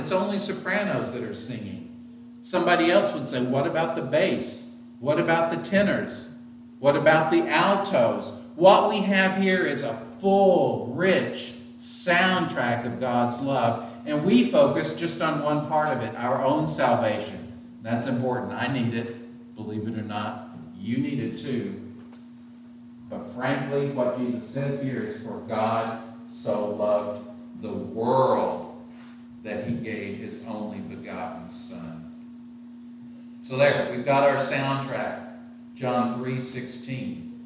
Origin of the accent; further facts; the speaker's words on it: Tennessee, United States; I love it. It's probably because I'm from Tennessee.